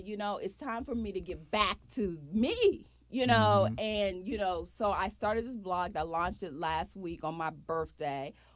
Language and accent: English; the South, United States; let me tell you something. I'm from the South where they'll call you into your face.